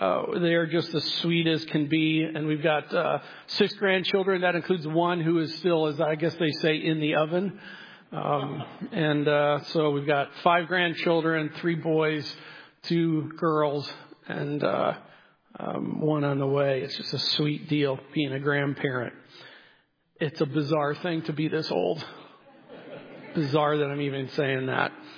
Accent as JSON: {"language": "English", "region": "Midwest", "country": "United States", "tie": "born or raised there", "said": "I grew up in the Midwest. My wife grew up in Los Angeles, and we met in high school in Minneapolis, Minnesota."}